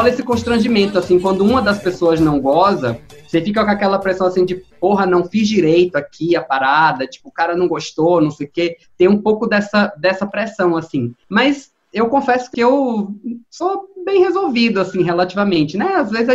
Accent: Minas Gerais, Brazil; now in Rio de Janeiro, Brazil; coisa provinciana, cidade interior de Minas Gerais. Quando eu vim pro Rio de Janeiro

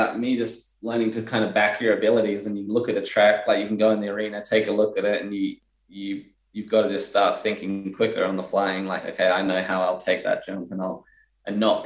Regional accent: Adelaide, South Australia, Australia; because typically growing up in Adelaide or around Australia, we'd show up, 3 days before the race.

